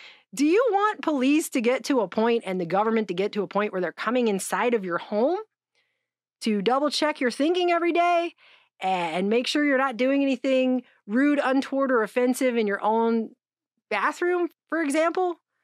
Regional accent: United States; as an American whose country would not exist apart from yours

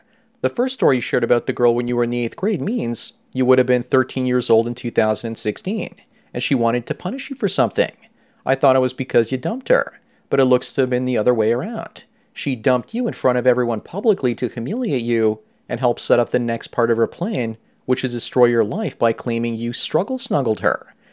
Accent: Australia; I'm a male model, but other than that, I don't have much going for me at the moment, and I'm from Australia.

